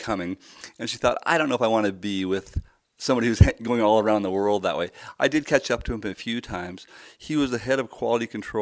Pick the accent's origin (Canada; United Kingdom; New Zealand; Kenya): United Kingdom; Edinburgh, Scotland; born there; I was born in Edinburgh, Scotland. My dad was in the Air Force, United States Air Force. Mom and dad moved over there.